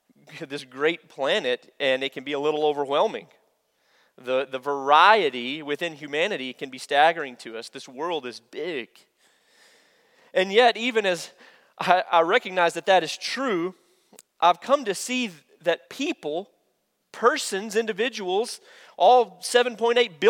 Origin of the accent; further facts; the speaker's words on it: Olton, Texas, United States; And I grew up in Olton, Texas, which is in some ways, it's like Panhandle.